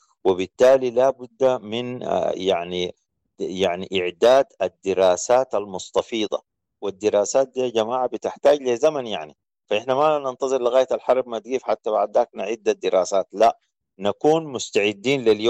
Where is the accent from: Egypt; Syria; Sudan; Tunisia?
Sudan; وإحنا هسه لما وقعت الحرب بالمناسبة اكتشفنا أنه أن إحنا كسودانيين كنا عايشين في نعيم وما جايبين خبر. لما مشينا البلاد المهجر ومشينا مناطق النزوح،